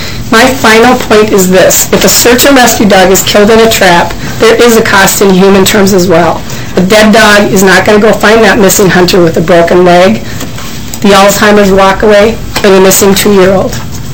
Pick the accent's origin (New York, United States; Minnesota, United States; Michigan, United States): Minnesota, United States; Victoria; I'm from Victoria, Minnesota